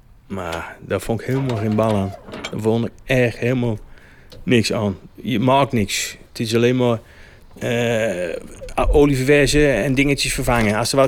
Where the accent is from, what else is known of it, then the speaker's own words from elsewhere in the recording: Utrecht, Netherlands; Ik ben 53 jaar. Ik woon mijn hele leven in Utrecht. Ik ben vrachtwagenchauffeur.